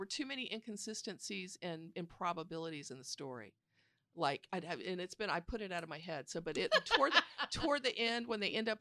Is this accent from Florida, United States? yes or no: yes; Florida, United States; We were raised in Florida, so we were sort of, you know, baptized in this stuff as children.